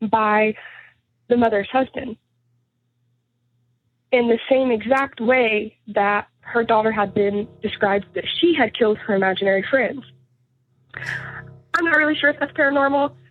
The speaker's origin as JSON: {"language": "English", "region": "Indiana", "country": "United States", "said": "I'm from Indiana."}